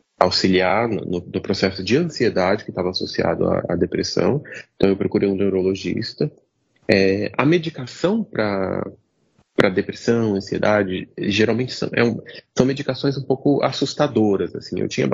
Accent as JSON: {"language": "Portuguese", "country": "Brazil", "tie": "born or raised there", "lives_now": "Europe", "said": "eu cresci no Brasil, né? Agora moro aqui na Europa"}